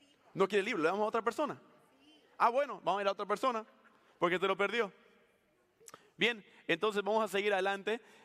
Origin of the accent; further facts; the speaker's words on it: Bolivia; yo soy boliviano, ¿cómo están? Como me gusta siempre decir, soy cara de gringo, corazón latino